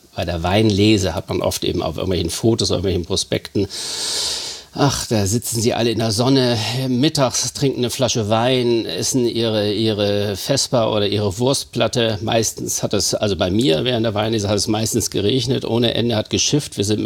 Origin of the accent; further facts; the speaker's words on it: Hamburg, Germany; Ich bin ja hier groß geworden in Harvestehude, bin hier zum Gymnasium Eppendorf zur Schule gegangen